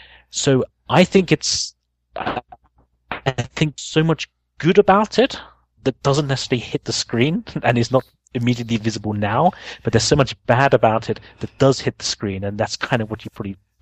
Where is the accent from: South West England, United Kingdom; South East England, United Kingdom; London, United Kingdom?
London, United Kingdom; from London.